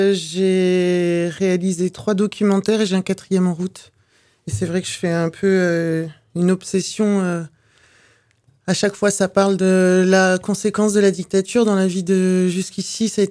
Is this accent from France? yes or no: yes; France; born there; moi je suis née en France et je suis allée au Chili la première fois quand j'avais 26 ans.